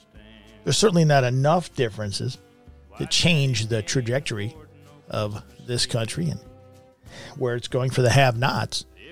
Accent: Pennsylvania, United States; In Pennsylvania, my home state, I've seen some completely insane things in the last several months.

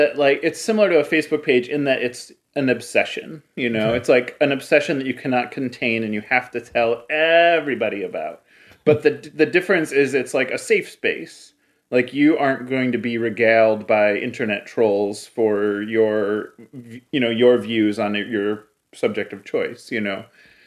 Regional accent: Cleveland, Ohio, United States; You know, I grew up in Cleveland, you know, in the post-steel, you know, through the recession of the 80s.

